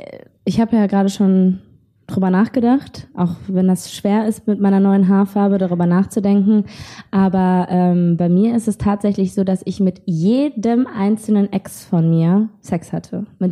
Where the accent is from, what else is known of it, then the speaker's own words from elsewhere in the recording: North Rhine-Westphalia, Germany; now in Berlin, Germany; ich komme ja aus dem Ruhrgebiet, ne?